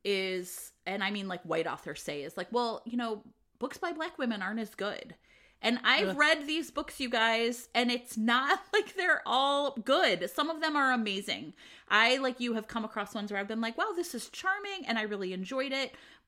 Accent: United States; because I'm a capitalist and I grew up in America.

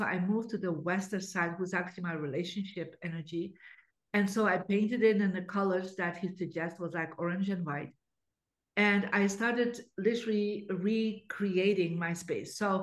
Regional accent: Belgium; I'm from Belgium, Catholic family.

